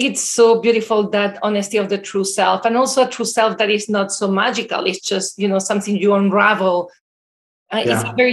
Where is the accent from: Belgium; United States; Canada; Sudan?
Belgium; also born or lived in Latin America; I grew up in Latin America. So even though I'm from Belgium, so I have like a melting pot of culture.